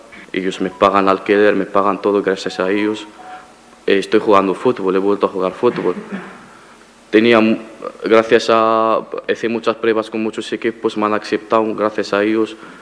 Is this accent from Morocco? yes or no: yes; Morocco; Como que soy marroquí, pues debe decir, bueno, de mierda, no sé qué.